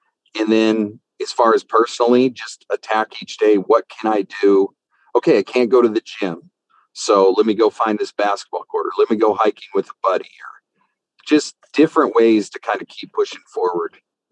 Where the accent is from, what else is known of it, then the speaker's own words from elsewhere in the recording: Missoula, Montana, United States; born there; also born or lived in Las Vegas; I was born in Missoula, Montana, in a college town. I think now there's 125,000 people there. It's not very big.